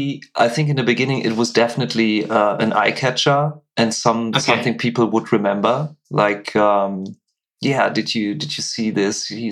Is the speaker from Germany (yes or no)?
yes; Cologne, North Rhine-Westphalia, Germany; English is a second language; Let's say the Cologne, okay, where I was from, like this area.